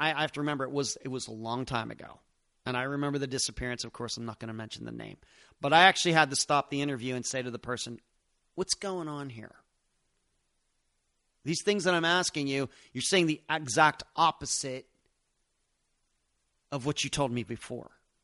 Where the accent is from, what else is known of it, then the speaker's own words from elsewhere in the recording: Pennsylvania, United States; moved away; And hey, I grew up in Pennsylvania, so I don't live where I grew up either.